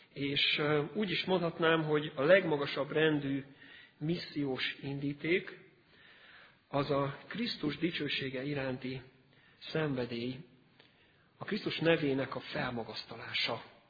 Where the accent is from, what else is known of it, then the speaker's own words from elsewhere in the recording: Budapest, Hungary; Azon én személyesen ott tudtam lenni, mint budapesti